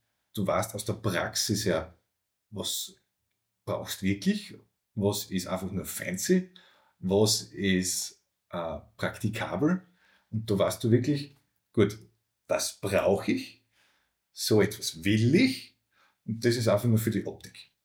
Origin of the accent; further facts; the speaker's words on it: Styria, Austria; Ich komme aus der Steiermark